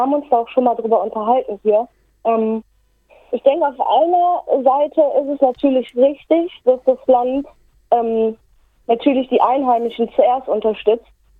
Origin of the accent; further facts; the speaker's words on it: North Rhine-Westphalia, Germany; Das ist zum Beispiel gerade da, wo ich herkomme aus dem Staat. Also ich meine, in Nordrhein-Westfalen leben 28 Millionen Menschen.